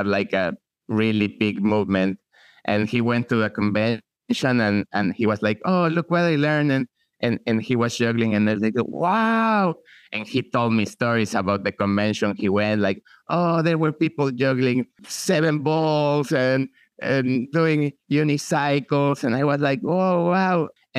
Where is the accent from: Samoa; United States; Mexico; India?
Mexico; I'm a juggler from Mexico.